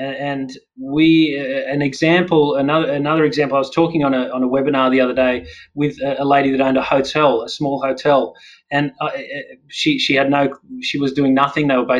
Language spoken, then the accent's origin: English; Tathra, New South Wales, Australia; now in Sydney?; I'm from the South Coast originally, down a small town called Tathra, and I love getting back down the South Coast of New South Wales.